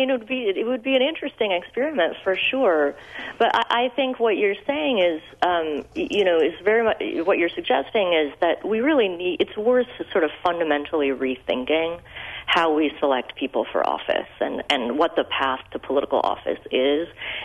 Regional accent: Minnesota, United States; I grew up in Minnesota, and my first election was, I worked for Paul Wellstone's campaign.

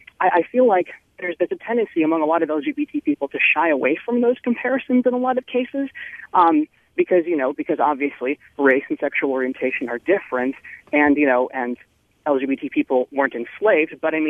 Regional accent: Wisconsin, United States; My husband and I are born and raised in Wisconsin, but when we wanted to get married, this was almost 7 years ago, we had to leave Wisconsin.

